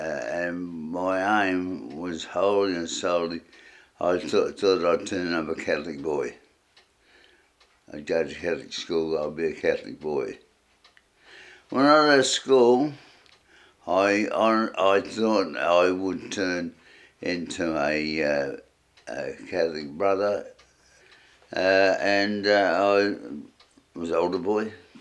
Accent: Gawler, South Australia, Australia; born there; I was born in Gawler itself. I was born in 1934. I was born at midwife Gawler.

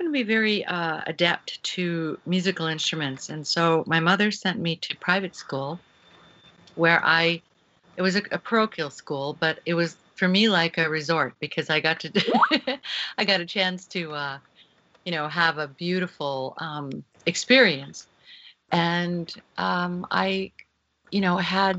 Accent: Syracuse, New York, United States; born there; I was born in Syracuse, New York, in the heart of the Iroquois Confederacy, and I now live in Oneida Territory on the very homestead where Chief Shenandoah lived and died at the age of 110.

